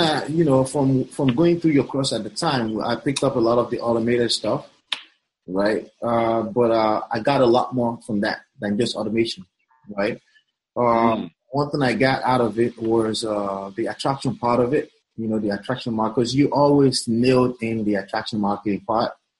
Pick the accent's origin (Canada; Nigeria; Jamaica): Nigeria; I'm Nigerian